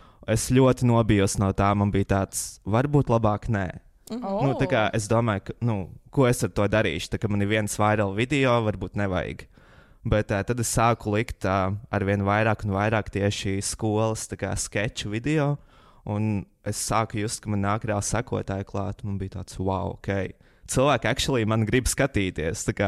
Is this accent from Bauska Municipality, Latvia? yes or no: no; Liepāja, Courland, Latvia; now in Riga, Latvia; es nāku no Liepājas, un Liepāja ir man sirdī joprojām tuva. Bet kā es nonācu līdz Rīgai, es patiesībā šobrīd šeit dzīvoju tikai 3 mēneši.